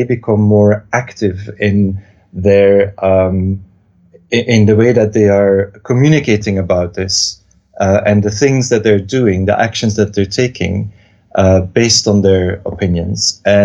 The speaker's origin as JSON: {"language": "English", "country": "Belgium", "tie": "born or raised there", "said": "growing up in Belgium, I very much grew up in a context in which Europe was set forth as something positive"}